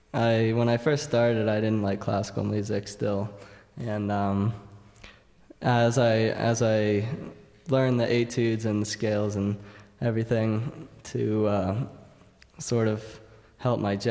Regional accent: Massachusetts, United States; At first, when I was growing up, my parents would, we're from the Boston area, so we would go to Tanglewood often

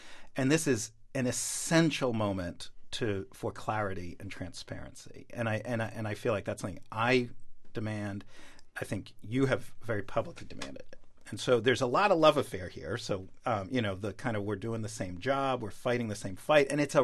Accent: New York, United States; I'm from New York. My mom's Israeli.

